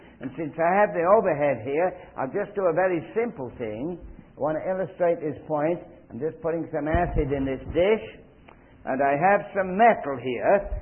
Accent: England, United Kingdom; moved away as an adult; I came from England the same year as Liz did.

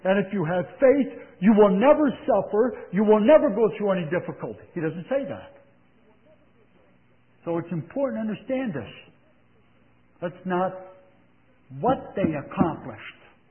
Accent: Missouri, United States; Or somebody from Missouri, I'm from Missouri, show me.

